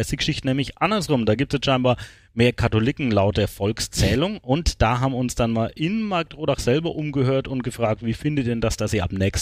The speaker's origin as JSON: {"language": "German", "town": "Küps", "region": "Bavaria", "country": "Germany", "said": "Ich komme aus Küps bzw. Oberlangstadt, das ist schon immer evangelisch gewesen, also seit ich auf der Welt bin"}